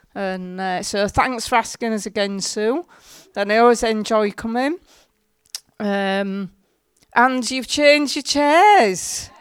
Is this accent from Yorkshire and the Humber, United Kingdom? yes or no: yes; Hull, Yorkshire and the Humber, United Kingdom; I'm from Hull. I was brought up in Hull. Well, you probably can tell by the accent. I've lived in Hull all my life, and I'm the pastor of the Elim Church in Hull.